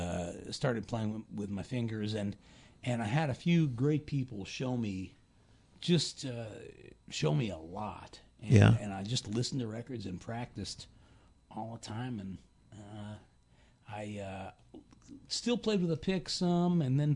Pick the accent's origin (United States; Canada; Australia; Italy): Canada; born there; I was born in Canada, and I lived there for a long time.